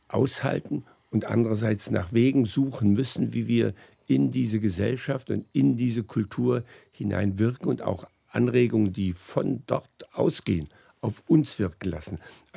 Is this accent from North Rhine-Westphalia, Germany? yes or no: no; Friedrichshafen, Baden-Württemberg, Germany; born there; Es war, ja, Friedrichshafen war völlig zerstört, wo ich geboren bin.